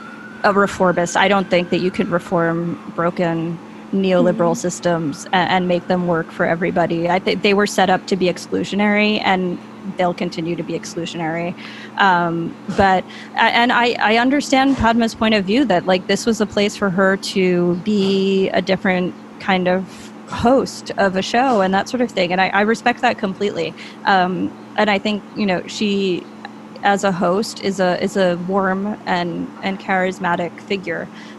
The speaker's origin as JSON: {"language": "English", "town": "Long Island", "region": "New York", "country": "United States", "tie": "born or raised there", "said": "where I grew up on Long Island, it's like, yeah, like a person can deliver your food and you can think you're superior to them"}